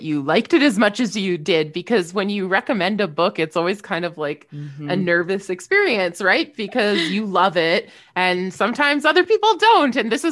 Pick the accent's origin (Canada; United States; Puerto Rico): Canada; so I'm from Canada. That's where I live.